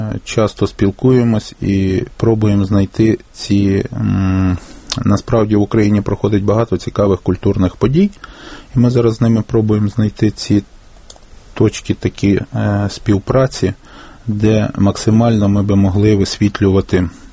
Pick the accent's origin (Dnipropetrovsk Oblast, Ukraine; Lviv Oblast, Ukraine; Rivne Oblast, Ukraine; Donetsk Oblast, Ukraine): Lviv Oblast, Ukraine; Я сам родом з Львівської області